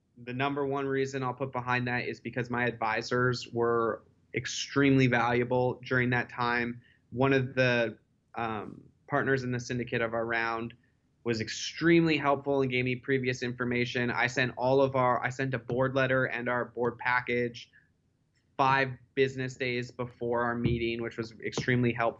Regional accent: British Columbia, Canada; I went through this like very initial accelerator in my hometown in British Columbia called Accelerate Okanagan.

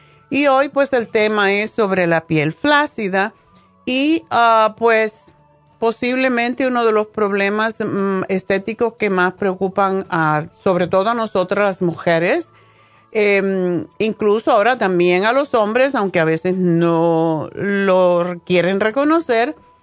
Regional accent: Spain; moved away; cuando yo vine de España y pasé el examen

